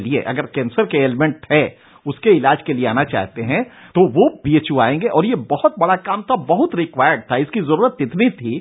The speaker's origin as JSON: {"language": "Hindi", "town": "Chhapra", "region": "Bihar", "country": "India", "also_born_or_lived": "Siwan", "said": "मैं बिहार का रहने वाला हूं, छपरा और सीवान का।"}